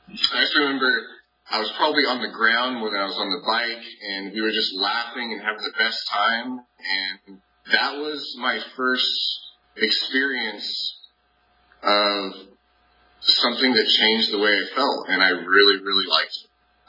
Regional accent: Lodi, California, United States; also born or lived in Lockford; I grew up in Lodi, California, up north, and I went to the same elementary school, and then in seventh grade, we moved to a small town of Lockford.

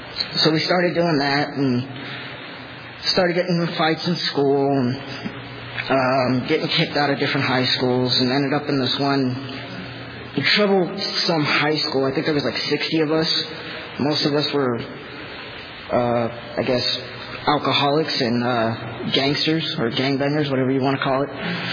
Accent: Sylmar, California, United States; also born or lived in Santa Clarita; I was raised in Sylmar, California, which is the north city of the San Fernando Valley. And in about junior high, we moved to basically the suburbs of Los Angeles. We moved to the northern city of Santa Clarita.

